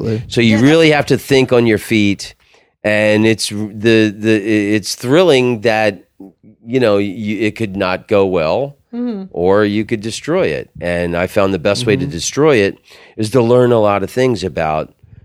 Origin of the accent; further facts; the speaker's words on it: Oviedo, Florida, United States; I'm from Oviedo. It's not far from here.